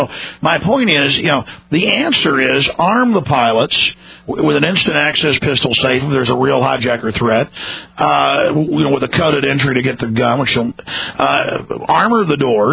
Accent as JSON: {"language": "English", "town": "Dallas", "region": "Texas", "country": "United States", "tie": "born or raised there", "said": "I grew up in Dallas where things were really rough, and I've had knives, guns pulled on me"}